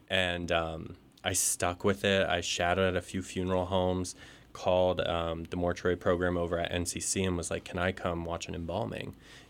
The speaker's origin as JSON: {"language": "English", "town": "Bethlehem", "region": "Pennsylvania", "country": "United States", "tie": "born or raised there", "said": "Yes, yeah, born and raised in Bethlehem."}